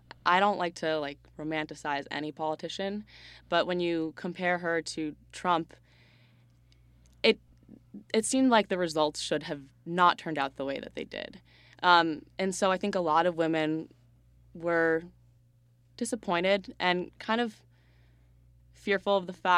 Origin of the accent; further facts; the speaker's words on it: United States; as growing up as an American, you always hear about it and you learn about it.